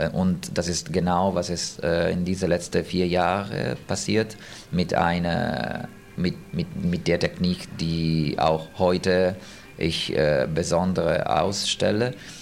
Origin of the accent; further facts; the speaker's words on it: Turin, Piedmont, Italy; now in Berlin, Germany; ich komme aus Torino, Italien.